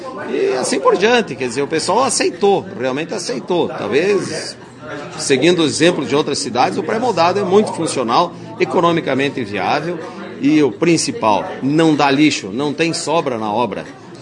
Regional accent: Lagoa Vermelha, Rio Grande do Sul, Brazil; born there; Não só conheço Lagoa Vermelha, a terra onde eu nasci, quero bem

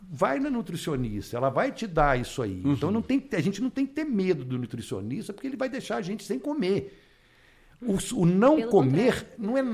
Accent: Brazil; Nós, enquanto brasileiros, nós temos o privilégio de ter o arroz com feijão.

